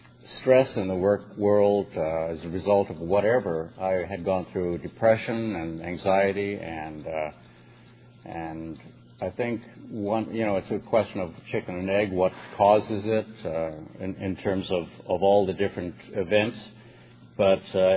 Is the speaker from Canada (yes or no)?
yes; Canada; also born or lived in Argentina; I was born in Argentina, came to Canada when I was five. My parents were of English descent, although my father was born in Argentina as well.